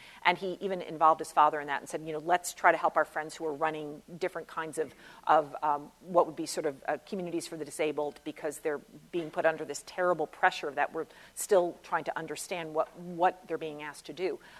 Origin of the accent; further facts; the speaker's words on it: New York, United States; if I talk too quickly because I am from New York, please make some sign of desperation and I'll calm down.